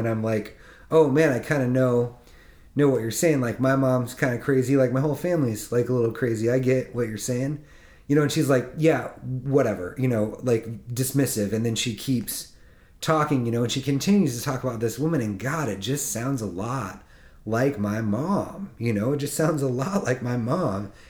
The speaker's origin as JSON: {"language": "English", "region": "Iowa", "country": "United States", "said": "Like, I'm from Iowa. Tom Arnold's from Iowa."}